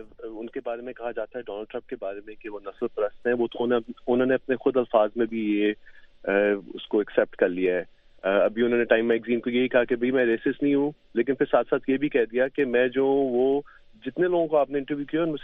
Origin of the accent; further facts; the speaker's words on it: Pakistan; now in United States; میں یہاں پہ 20 سال سے زیادہ رہ رہا ہوں, امریکہ میں مقیم ہوں, پاکستان سے تعلق ہے